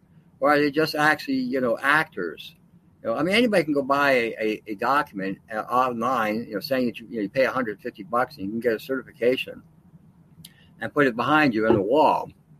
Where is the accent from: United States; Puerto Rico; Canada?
Canada; As a Canadian, I got royally jammed.